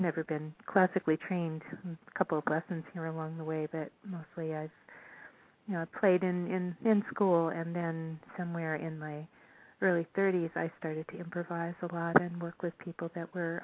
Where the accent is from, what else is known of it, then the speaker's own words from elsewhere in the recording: Berkeley, California, United States; in my hometown in Berkeley